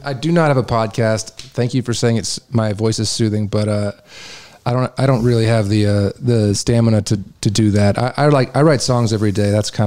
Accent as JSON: {"language": "English", "town": "Kalamazoo", "region": "Michigan", "country": "United States", "tie": "born or raised there", "said": "Well, from my hometown in Kalamazoo, Michigan, it's like me"}